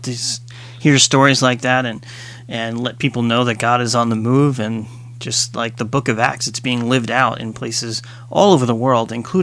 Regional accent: United States; And, you know, as an American, it's kind of hard for me to understand that.

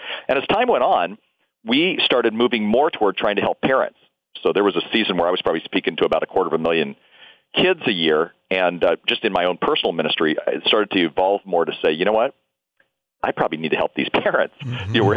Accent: Anaheim, California, United States; I grew up in Anaheim.

